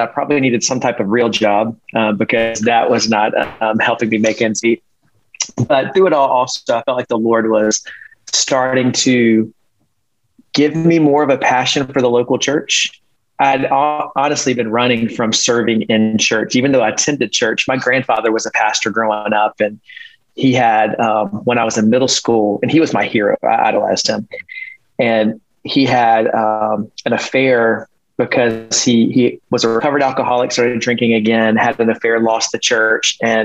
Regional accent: Columbia, South Carolina, United States; I grew up in Columbia most of my life

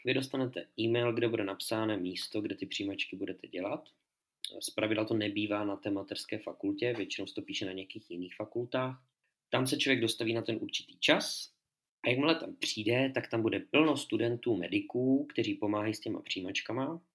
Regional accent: Brno, South Moravian Region, Czechia; A já teda pocházím z Brna

